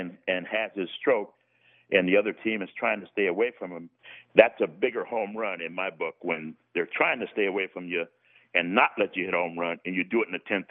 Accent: Dos Palos, California, United States; But I was in my hometown. I'm from Dos Palos, an hour and a half away from Oakland. My family got to watch me. My whole town came to see me.

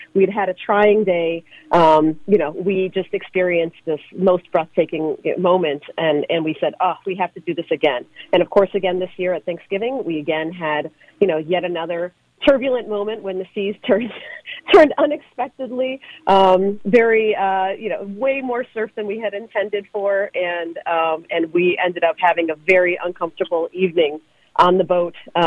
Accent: Illinois, United States; also born or lived in Chicago; I grew up in the Midwest in central Illinois, where there's a lot more corn than there is ocean.

